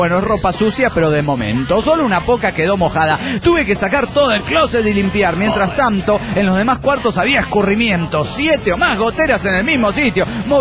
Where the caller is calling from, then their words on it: Monterrey, Nuevo León, Mexico; de Monterrey, Nuevo León, México.